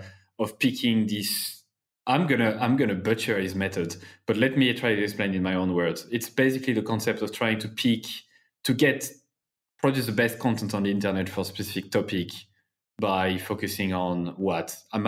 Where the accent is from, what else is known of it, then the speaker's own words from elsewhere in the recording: Clermont-Ferrand, Auvergne-Rhône-Alpes, France; I'm from Clermont-Ferrand in France, Clermont.